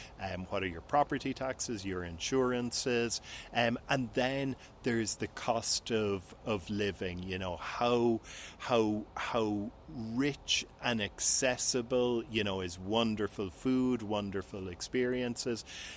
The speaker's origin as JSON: {"language": "English", "town": "Cork", "region": "Munster", "country": "Ireland", "tie": "born or raised there", "lives_now": "Portugal", "said": "I'm on my summer vacations in my hometown of Cork, Ireland. I live the spring and the fall on the beach just north of Lisbon in Portugal. And winters, I head to Cabo San Lucas."}